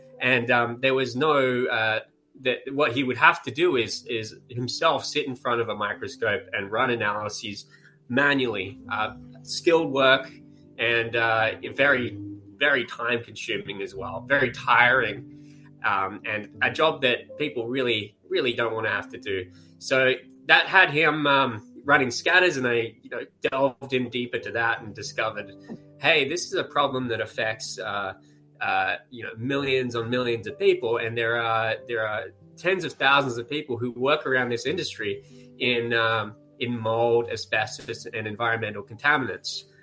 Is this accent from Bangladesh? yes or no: no; Australia; accent: Australian; moved away as an adult; now in San Francisco Bay Area, United States; I'm actually a robotics engineer by background. As you can hear, I'm an Aussie. I moved into San Francisco Bay Area 2 years ago